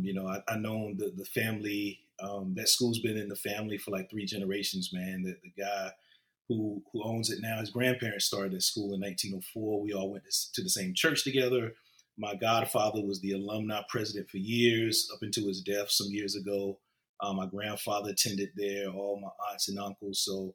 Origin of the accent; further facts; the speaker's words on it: Laurinburg, North Carolina, United States; just growing up in Laurinburg, you know, Laurinburg is a small town.